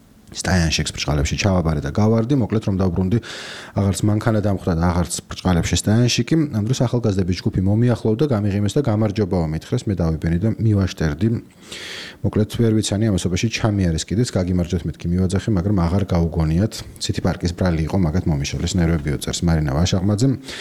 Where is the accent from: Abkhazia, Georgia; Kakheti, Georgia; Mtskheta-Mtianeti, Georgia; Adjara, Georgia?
Mtskheta-Mtianeti, Georgia; Mtskheta; მე მცხეთელი ვარ და იქვე სალმებით ერთმანეთს